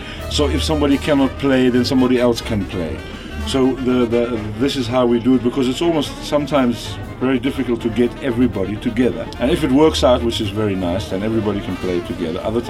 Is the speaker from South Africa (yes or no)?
yes; South Africa; moved away as an adult; I'm from South Africa and I grew up there. I left there when I was 24. So I grew up with the South African music and I played music with South African musicians, African musicians.